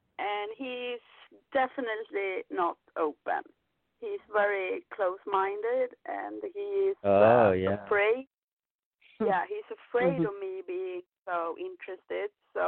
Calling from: Sweden; I'm calling from Sweden.

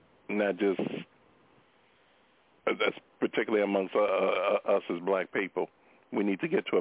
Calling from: Hazel Crest, Illinois, United States; I'm calling from Hazelcrest, Illinois.

